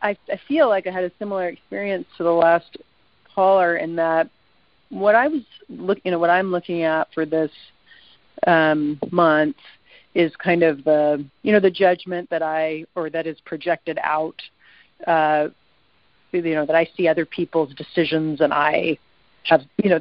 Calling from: Seattle, Washington, United States; Oh, Seattle. Seattle.

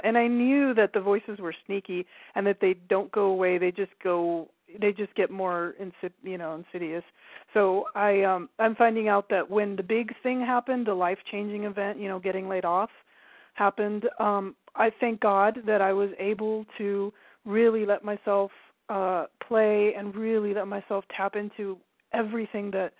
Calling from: Altadena, California, United States; I'm calling from Altadena, California.

